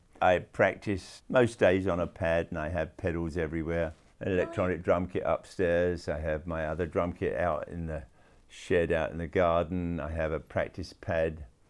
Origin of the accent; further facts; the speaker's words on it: London, United Kingdom; when I was growing up in London.